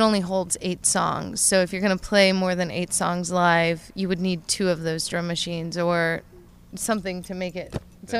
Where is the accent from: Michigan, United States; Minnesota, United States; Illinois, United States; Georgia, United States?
Illinois, United States; Chicago; also born or lived in Fort Worth, United States; now in Austin, United States; I'm originally from Chicago, moved to Fort Worth, came to Austin 11 years ago.